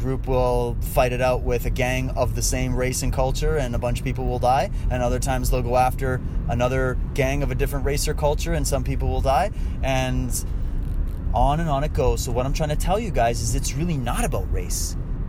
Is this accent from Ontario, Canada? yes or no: yes; Toronto, Ontario, Canada; I come from a city called Toronto